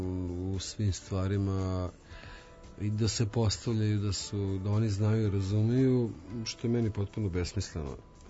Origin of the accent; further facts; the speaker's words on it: Zemun, Belgrade, Serbia; kad sam pričao da sam odrastao u Zemunu